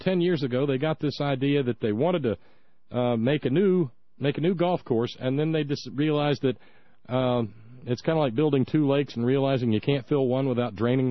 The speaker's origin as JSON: {"language": "English", "region": "Alabama", "country": "United States", "tie": "born or raised there", "said": "My hometown down in Alabama, talking about golf courses, I grew up playing on one, and it was a beautiful thing down on the river bottom"}